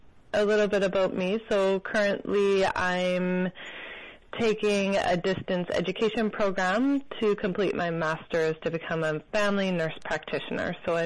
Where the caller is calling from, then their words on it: Salt Spring Island, British Columbia, Canada; So I'm calling from afar. So I live on Salt Spring Island, BC, in the Southern Gulf Islands, just off of Vancouver.